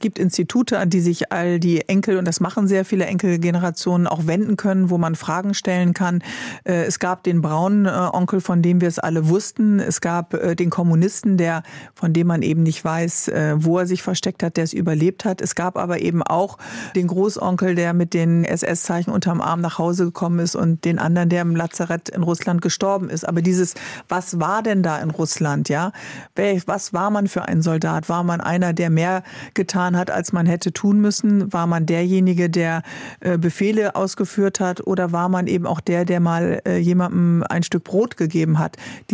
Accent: Bremen, Germany; Ich komme aus Bremen, einer sehr politisch sehr engagierten Stadt.

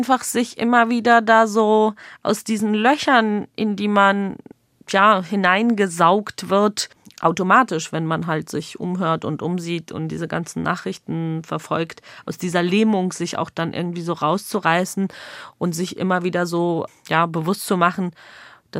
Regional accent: Georgia; mit meiner Jugend in Georgien in den 90ern beschäftige

